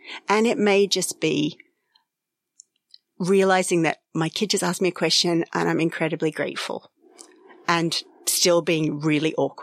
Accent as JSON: {"language": "English", "country": "Ireland", "said": "And I think sometimes when we default to that, oh yeah, we're Irish."}